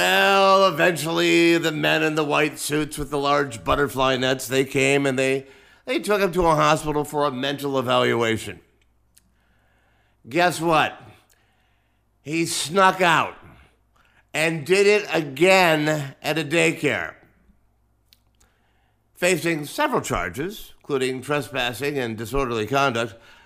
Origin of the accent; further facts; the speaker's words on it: Cleveland, Ohio, United States; Okay, actually a rapper from my hometown of Cleveland, Ohio.